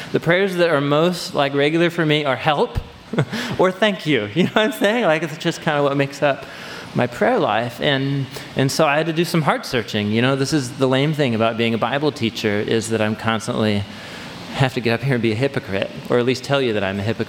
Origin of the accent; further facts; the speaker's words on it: Hawthorne, United States; So when I was 19, and as I said, I grew up here in Hawthorne, wonderful place to grow up.